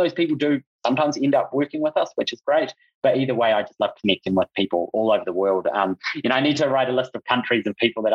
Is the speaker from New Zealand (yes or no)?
yes; New Zealand; Well, I'm from New Zealand, but right now we don't have any New Zealand Kiwi clients on the program, but I don't spend a lot of time in New Zealand